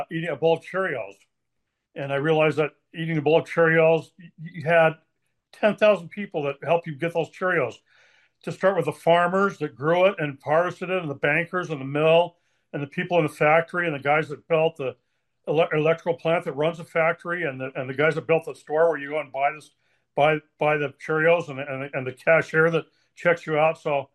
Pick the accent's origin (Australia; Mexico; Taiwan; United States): United States; Colorado; I think my background is I grew up in Colorado, and so we did a lot of the outdoor lifestyle.